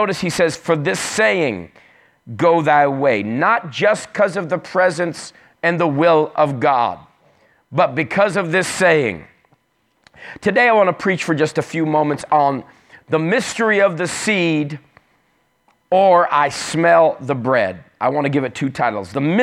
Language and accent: English; Australia; I'm from Australia, by the way.